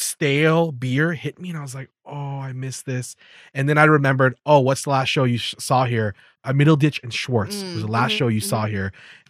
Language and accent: English; Canada; And I'm like, I'm from Canada.